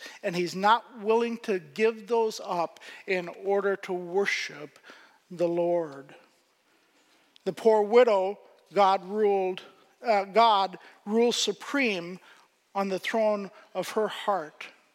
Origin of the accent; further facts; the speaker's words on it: Pakistan; where I grew up in Pakistan, poverty is very, very different than it is here.